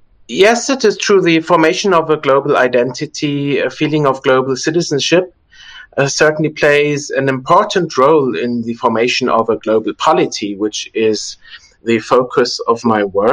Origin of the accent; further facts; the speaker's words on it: South Africa; born there; also born or lived in Germany; I was born in South Africa and later lived in Germany